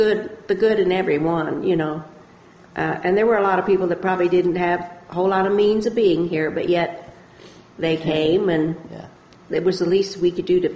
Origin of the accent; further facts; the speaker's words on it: Ashland, Kansas, United States; And I said, "Ashland, Kansas."